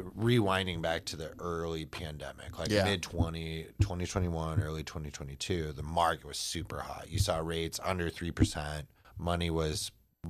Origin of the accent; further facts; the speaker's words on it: Portland, Oregon, United States; the people that I help in my hometown of Portland, because it's kind of this like hipster thing, which I can go with. I mean, I got a man bun and I'm from here.